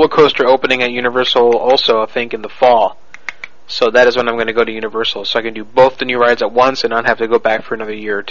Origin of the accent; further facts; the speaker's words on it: Orlando, Florida, United States; I grew up here in Orlando, so I'm I feel like an amusement park aficionado sometimes.